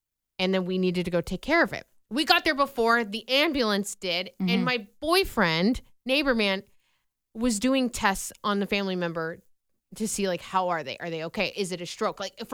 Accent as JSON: {"language": "English", "town": "Vinton", "region": "Iowa", "country": "United States", "tie": "born or raised there", "said": "he went to my hometown, Vinton, and went to the Benton courthouse to get a new driver's license"}